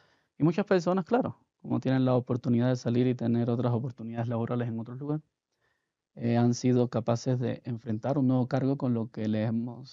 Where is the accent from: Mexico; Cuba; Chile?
Cuba; now in Ecuador; realmente yo no soy de Ecuador, yo soy de Cuba, ¿no? Llevo casi 15 años en el país.